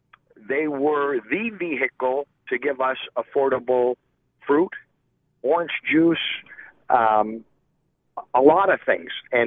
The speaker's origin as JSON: {"language": "English", "country": "United States", "said": "being a Democrat, but more importantly, I'm an American who has children and grandchildren"}